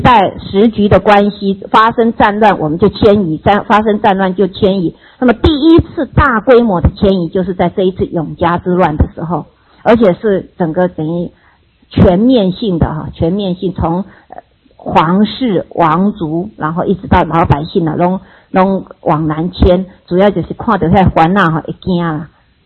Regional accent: Taiwan; 我们台湾人称我们叫什么人？河洛人哈。

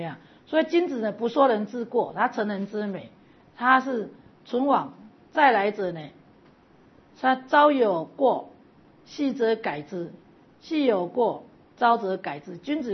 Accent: Taiwan; 那因为我们台湾人很好善，很爱做善事

